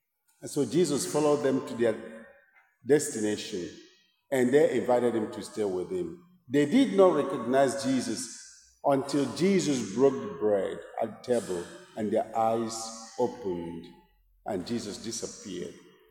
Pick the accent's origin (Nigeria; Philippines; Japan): Nigeria; now in Bedford, United States; Dear friends … I'm originally from Nigeria, but I'm a staff chaplain at the Veterans Affairs Hospital in Bedford, Massachusetts.